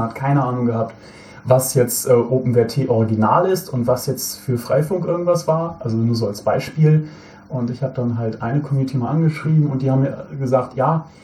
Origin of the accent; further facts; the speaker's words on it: Bielefeld, North Rhine-Westphalia, Germany; Ich komme ursprünglich aus dem Bereich Bielefeld. Das gibt es übrigens.